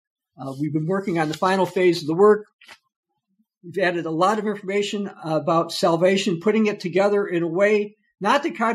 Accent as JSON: {"language": "English", "town": "Philadelphia", "region": "Pennsylvania", "country": "United States", "said": "And now I mentioned about being a Philadelphian."}